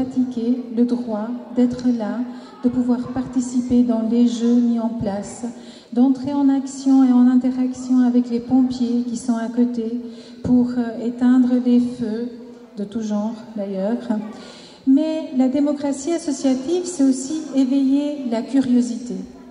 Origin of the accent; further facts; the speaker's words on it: Switzerland; je suis d'origine albanaise, je suis suissesse et d'origine albanaise.